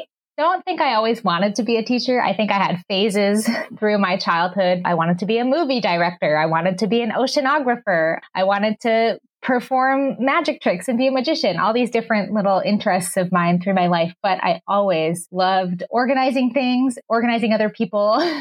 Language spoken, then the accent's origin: English; Townsend, Massachusetts, United States; So I grew up in North Central Massachusetts in a town called Townsend, which is a pretty average town as far as Massachusetts towns go.